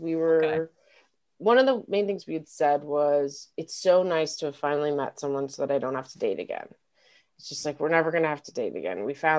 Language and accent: English; Denver, Colorado, United States; I'm from Denver. So she came to Denver, met my whole family at 3 weeks.